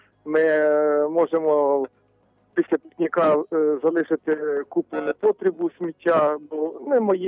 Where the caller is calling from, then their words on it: Vinnytsia Oblast, Ukraine; з Вінницької області.